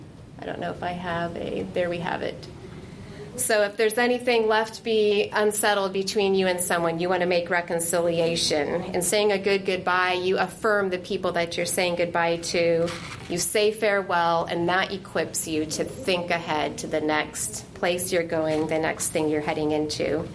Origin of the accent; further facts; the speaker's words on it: Indiana, United States; now in Colorado, United States; moved from, I grew up in Indiana, moved to Colorado, Africa, Colorado here